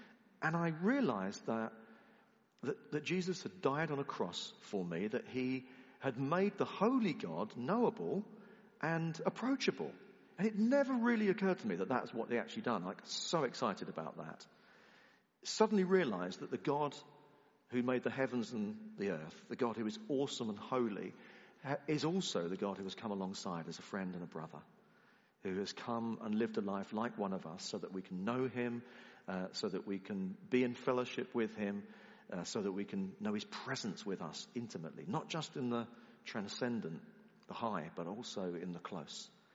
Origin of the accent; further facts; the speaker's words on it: South East England, United Kingdom; I grew up in the New Towns around London.